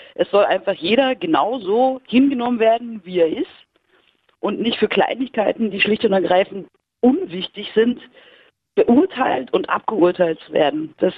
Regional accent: Berlin, Germany; Weil als Berliner bist du kein typischer Deutscher.

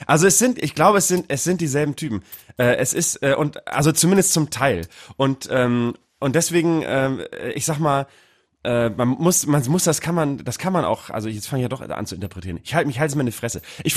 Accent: Bremen, Germany; Ich komme aus Bremen-Nord

